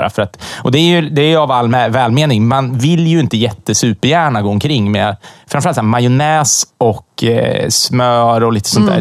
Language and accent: Swedish; Sweden; Även om jag faktiskt är svensk. Jag har svensk pass och jag är uppvuxen i Sverige.